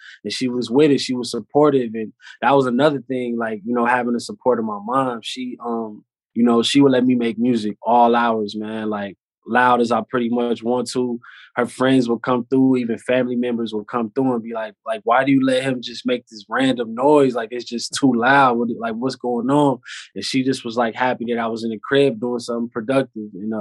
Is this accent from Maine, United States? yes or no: no; California, United States; It was solid growing up out here, man.